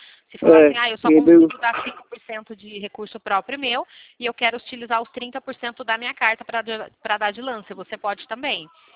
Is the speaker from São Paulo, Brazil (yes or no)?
yes; Limeira, São Paulo, Brazil; Não, eu sou daqui de Limeira.